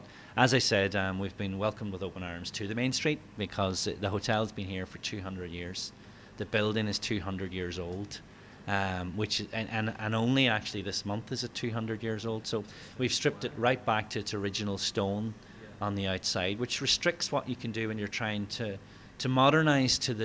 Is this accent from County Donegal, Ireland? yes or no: yes; Burt, County Donegal, Ireland; now in Moville, Ireland; And I can say that I'm not from Moville, which surprises people. In 20 years here, I'm actually from a place called Burt, B-U-R-T, which is on the border with Derry, which is about 20 minutes from here.